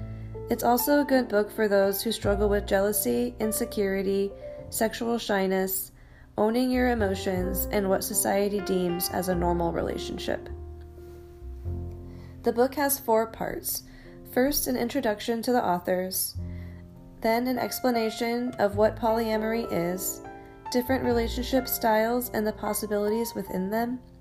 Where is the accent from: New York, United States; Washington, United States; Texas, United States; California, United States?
Washington, United States; Olympia; from Olympia, Washington.